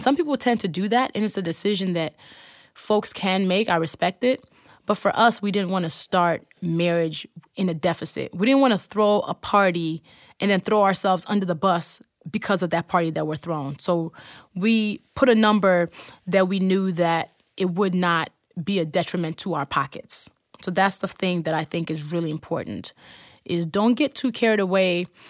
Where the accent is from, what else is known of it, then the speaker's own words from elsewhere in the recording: Lagos, Nigeria; my man is from Maryland. I'm from Lagos. So it was a merging of cultures